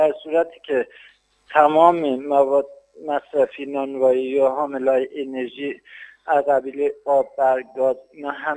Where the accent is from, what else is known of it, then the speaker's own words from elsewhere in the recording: Hamadan, Iran; الان ما تو شهر خودمون همون استان همدان این کارها رو داریم